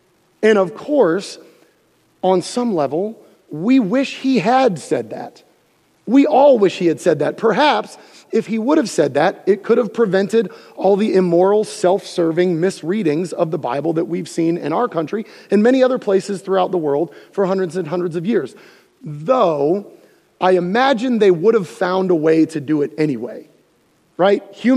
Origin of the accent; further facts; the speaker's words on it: Florida, United States; I'm from Florida. It's okay for me to say that.